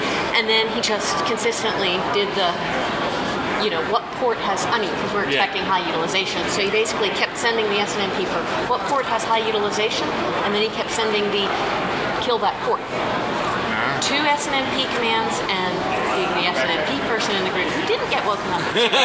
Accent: North Carolina, United States; We're from North Carolina.

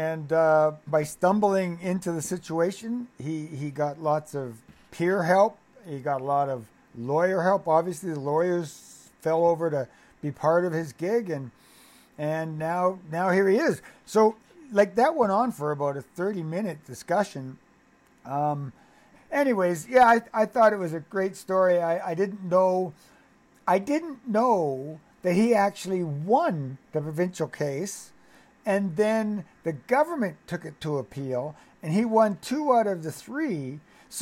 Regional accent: Victoria, British Columbia, Canada; It's like, isn't Victoria a small town? It's my hometown, right? Newlyweds and nearly deads, it always was Victoria. It's a much bigger city than it was when I was there, but it tells me that it's still a small community.

